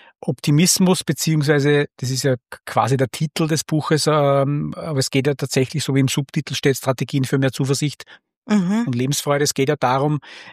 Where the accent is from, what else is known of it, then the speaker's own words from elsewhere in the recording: Linz, Upper Austria, Austria; born there; gebürtiger Oberösterreicher Linzer, lebt da auch mit meiner Frau gemeinsam.